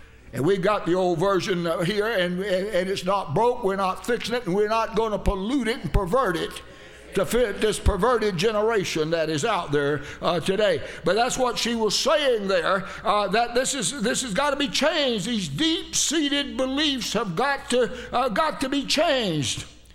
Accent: California, United States; Say, I'm from California.

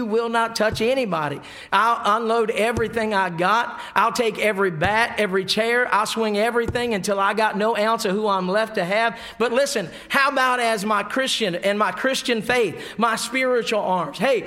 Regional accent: United States; I mean, as an American, what am I going to die for? I thank God for the piece of dirt that I was born on.

